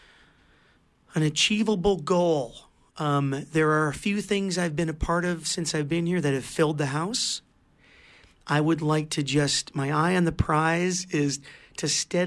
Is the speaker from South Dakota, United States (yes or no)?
yes; South Dakota, United States; I born and raised in South Dakota.